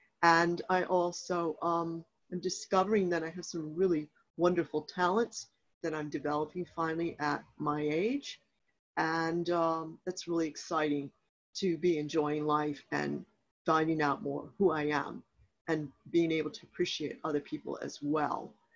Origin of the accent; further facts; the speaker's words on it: Richmond, Virginia, United States; not enough people in my area, I'm in from Richmond, Virginia, wanted to work HAO.